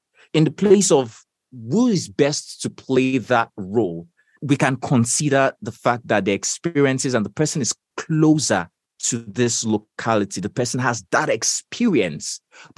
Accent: Nigeria; I know, as a Nigerian, having lived in Nigeria, all of my life

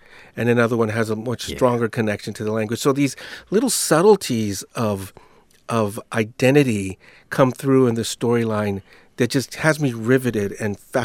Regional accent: United States; I mean, when I was a kid, I grew up here in the United States.

